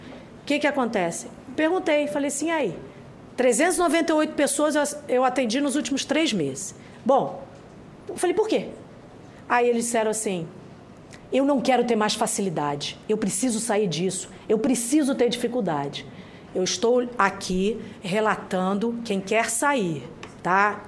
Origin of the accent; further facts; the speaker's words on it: Rio de Janeiro, Brazil; now in Brasília, Brazil; Eu mesma estou em Brasília há 15 anos, mas eu sou do Rio.